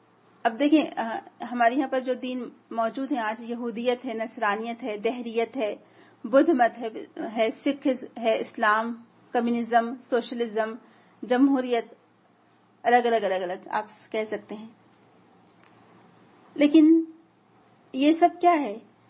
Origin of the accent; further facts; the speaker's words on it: India; میں نے کہا انڈیا سے ہیں